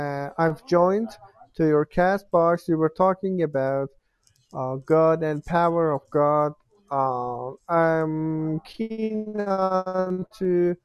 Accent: Iran; English is a second language; Yeah, I come from Iran.

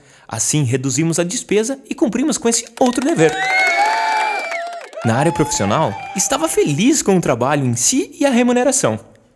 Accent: Missal, Paraná, Brazil; born there; Me dirigi até Missal, cidade colonizada por alemães. Foi lá onde eu nasci, em 1987, pois era a cidade mais próxima a ter um hospital.

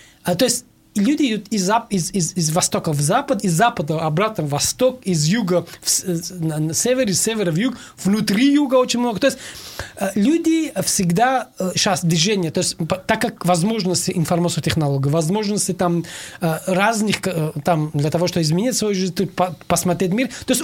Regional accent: Tajikistan; now in Russia; Я сам из Таджикистана, я могу это чисто не то, что теоретически говорить вам, а практически.

